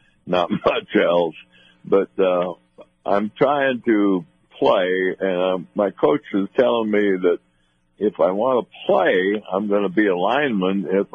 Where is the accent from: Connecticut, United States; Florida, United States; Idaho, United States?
Idaho, United States; Sandpoint; there was an audience of about 8,000 people in Boise, and my hometown was like 300 or 400.